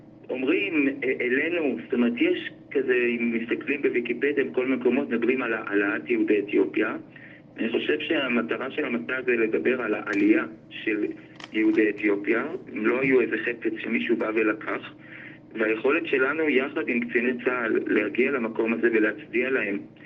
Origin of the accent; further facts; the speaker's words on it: Bat Yam, Tel Aviv District, Israel; אני יליד בת ים.